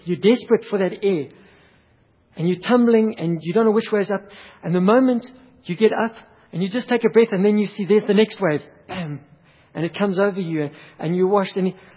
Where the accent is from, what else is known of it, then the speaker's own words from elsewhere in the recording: KwaZulu-Natal, South Africa; I grew up in KwaZulu-Natal.